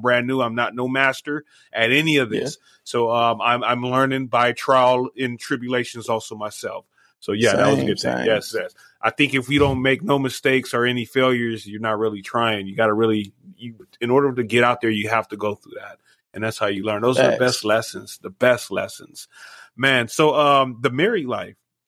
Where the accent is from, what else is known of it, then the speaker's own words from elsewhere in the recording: Los Angeles, California, United States; I'm from Los Angeles and I see what they call is what we used to call back in the days.